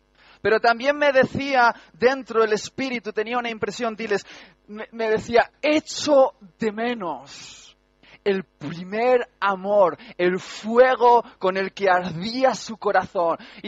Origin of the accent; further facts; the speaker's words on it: Basque Country, Spain; Soy un tipo muy cariñoso, soy vasco. Algunos dicen que somos duros e insensibles, pero yo soy un vasco de chocolate.